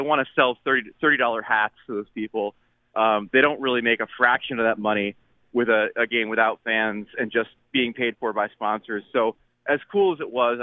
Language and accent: English; United States; I mean, as an American, I want all of our sweet boys to be the best players in the world.